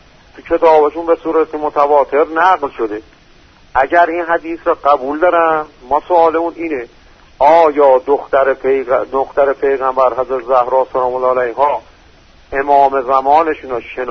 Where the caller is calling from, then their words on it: Isfahan, Iran; من شماره تلفنم رو اعلام کنم که من از اصفهانم